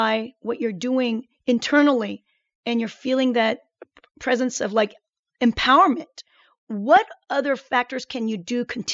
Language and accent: English; Seoul, South Korea; I was born in Seoul, Korea in the early 60s, and I was one of the very few Korean kids who attended the Seoul American Elementary School.